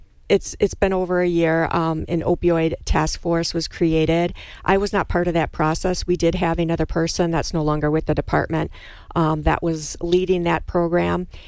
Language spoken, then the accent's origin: English; Milwaukee, Wisconsin, United States; Well, actually, I'm not from the area. I grew up and was born and raised in Milwaukee.